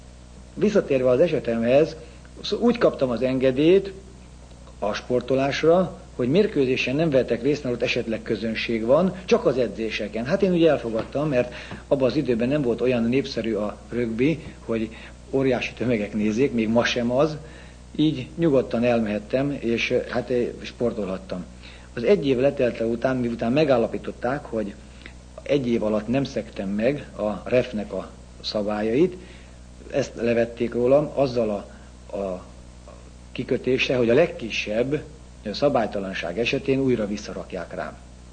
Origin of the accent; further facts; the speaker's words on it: Budapest, Hungary; Én városi, azaz zuglói fiú vagyok